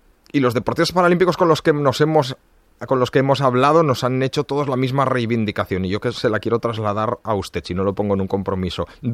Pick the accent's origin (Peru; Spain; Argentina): Spain; Barcelona, Catalonia; los que somos de Barcelona hemos podido y seguimos disfrutando varias décadas después